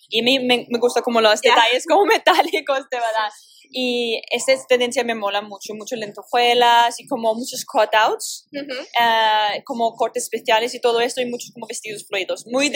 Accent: Copenhagen, Capital Region of Denmark, Denmark; Y después a mi tierra en Copenhague.

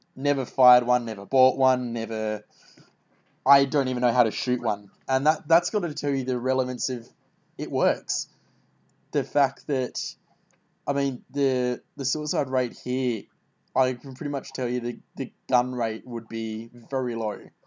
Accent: Australia; I'd like to say this as an Australian, because for those that are wondering just how rare guns are in Australia

